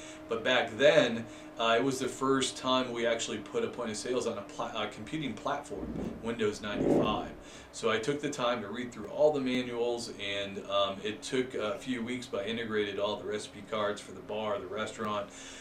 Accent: Boston, Massachusetts, United States; moved away as an adult; now in Germany; Growing up in Boston, so during the summer, I told you construction, right? So all family owned, South Boston Irish.

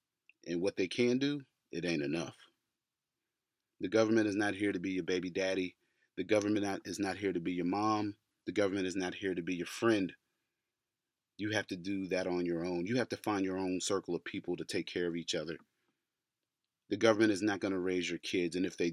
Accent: United States; No, we're not. Because we are the American working class and we actually have to work.

